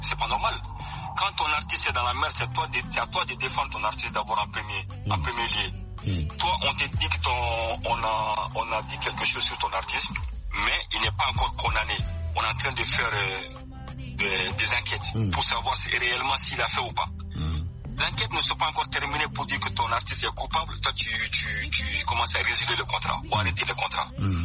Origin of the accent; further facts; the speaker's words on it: Mali; en tant que Malien, en tant que quelqu'un qui aime que le Mali avance